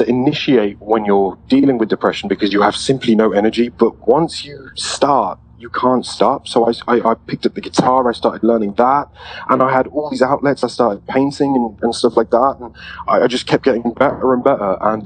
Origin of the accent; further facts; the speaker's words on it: England, United Kingdom; I mean, I'm from England, so there's a social narrative on how to deal with depression.